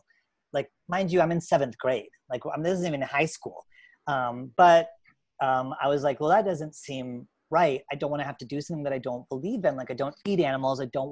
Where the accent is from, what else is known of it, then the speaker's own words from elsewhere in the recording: Canada; born there; Well, I'm Canadian by birth.